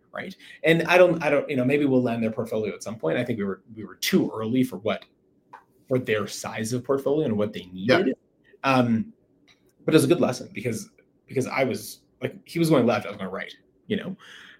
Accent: Canada; Both make sense to me as a Canadian as well.

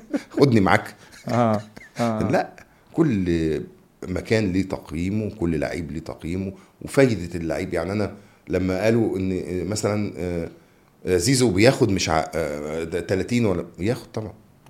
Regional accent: Egypt; ما فيش في الكوره اللي عندنا في مصر

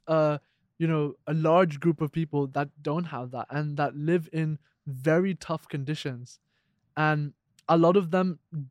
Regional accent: Dubai, United Arab Emirates; When I told them I'm from Dubai, they're like, oh, do you have a Ferrari?

